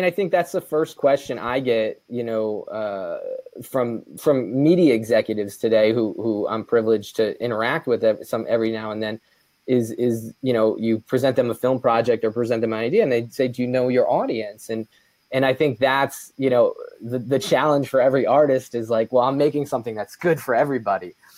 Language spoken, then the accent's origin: English; East Coast, United States; coming from the East Coast, I grew up in the East Coast